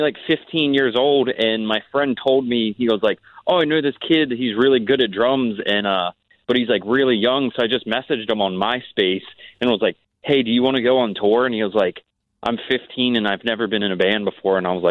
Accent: Ocean City, Maryland, United States; were in Ocean City, Maryland, my hometown.

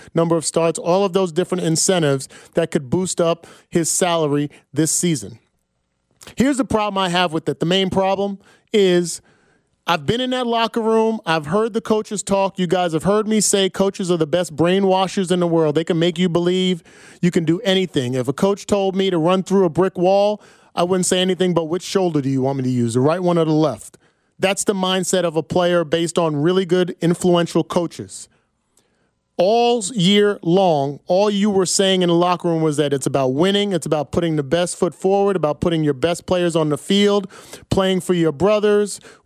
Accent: New Jersey, United States; I grew up in Jersey, North Jersey, 5 minutes from New York City.

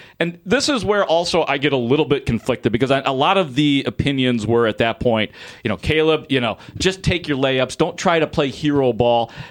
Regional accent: Chicago, Illinois, United States; I am a Chicagoan through and through.

